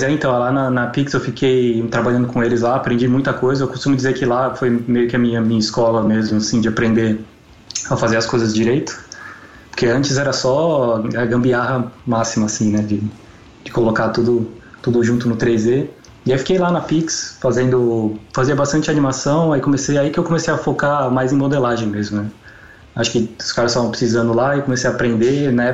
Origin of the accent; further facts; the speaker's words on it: São Paulo, Brazil; Ah, eu tô com 28 agora, eu venho de São Paulo, né?